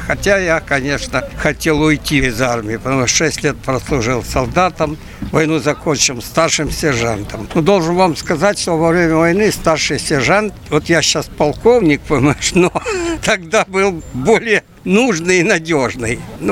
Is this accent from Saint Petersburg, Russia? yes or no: no; Rostov Oblast, Russia; also born or lived in Ukraine; now in Michurinsk, Russia; Долгое время я жил на Украине. У меня там было все. Я сам с Дона, Ростовская область, город Окса. Если вы ездите в Крым, то мимо моего дома проезжаете.